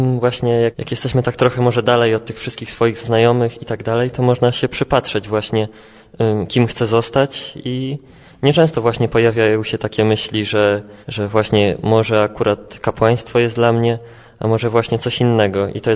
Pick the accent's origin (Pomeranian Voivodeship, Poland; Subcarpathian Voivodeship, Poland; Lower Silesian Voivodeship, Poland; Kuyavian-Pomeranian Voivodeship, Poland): Subcarpathian Voivodeship, Poland; Pruchnik; przyjechałem z Pruchnika.